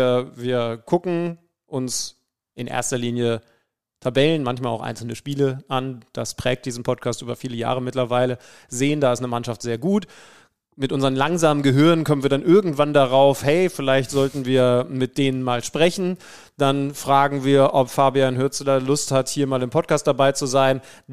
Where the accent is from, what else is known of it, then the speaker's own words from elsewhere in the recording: Wolfsburg, Lower Saxony, Germany; Ich war ja damals nicht mal in meiner Heimat in Wolfsburg.